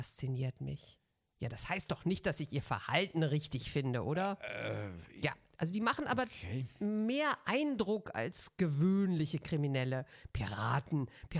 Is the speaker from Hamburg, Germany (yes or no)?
yes; Hamburg, Germany; born there; Ich bin ja gebürtige Hamburgerin.